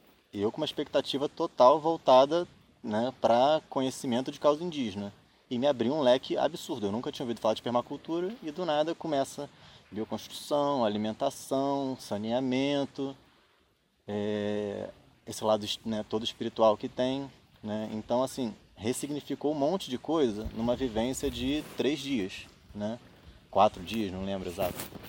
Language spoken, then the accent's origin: Portuguese; Rio de Janeiro, Brazil; Então, eu sou do interior do Rio, né? E aí fui fazer faculdade no Rio, capital